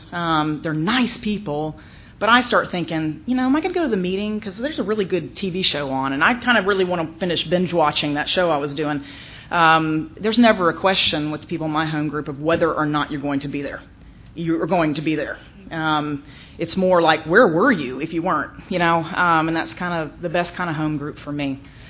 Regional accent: Cartersville, Georgia, United States; accent: twang; I'm from Cartersville. If I'm around my family for too long, I start talking with a little bit of twang.

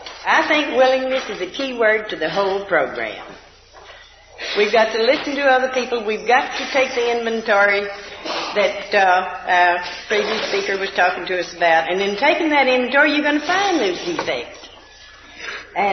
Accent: Texas, United States; from Texas.

